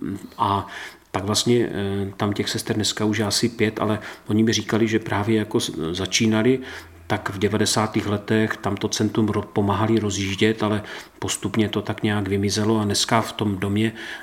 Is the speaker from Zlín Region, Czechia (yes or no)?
no; Krnov, Moravian-Silesian Region, Czechia; já si vzpomínám jako kluk v Krnově, já pocházím z Krnova